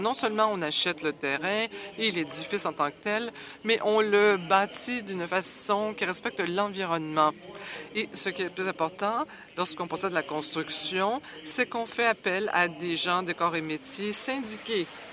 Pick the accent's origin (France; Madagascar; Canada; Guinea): Canada; British Columbia; Et vous savez que les élections provinciales, ça s'est déroulé récemment chez nous en Colombie-Britannique.